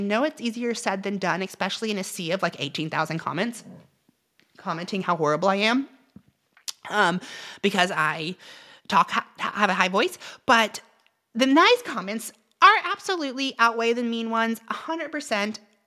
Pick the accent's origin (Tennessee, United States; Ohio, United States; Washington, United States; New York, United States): Tennessee, United States; Chattanooga; I'm from Chattanooga, Tennessee.